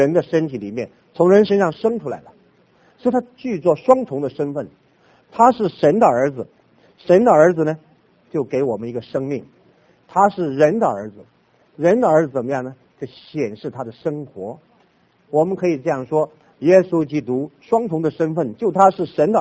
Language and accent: Chinese; Northeast China, China; also born or lived in Taiwan; 我的母亲啊，是四川人，我是东北人啊